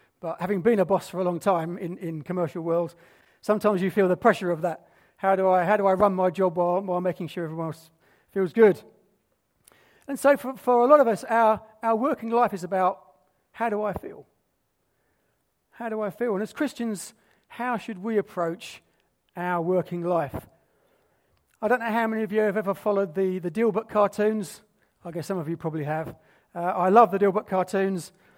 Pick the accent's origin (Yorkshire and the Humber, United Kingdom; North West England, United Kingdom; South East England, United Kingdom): North West England, United Kingdom; Salford; So, as Terry said, we're from Manchester, although technically we're from Salford.